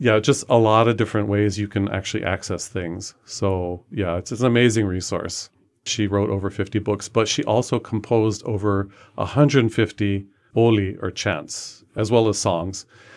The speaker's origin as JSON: {"language": "English", "region": "New Jersey", "country": "United States", "said": "I moved here in 1981, and I'm not from here. I'm from New Jersey."}